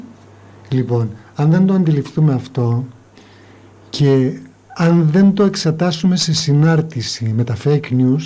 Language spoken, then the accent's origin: Greek; Velvento, West Macedonia, Greece; Όχι, και δεν το λέω για το Βελβεντό γιατί είναι η πατρίδα μου